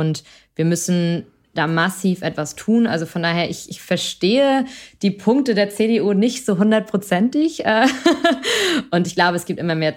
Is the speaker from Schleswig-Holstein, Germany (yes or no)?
yes; Schleswig-Holstein, Germany; also born or lived in Hamburg; ich bin ja an der Grenze zu Dänemark aufgewachsen.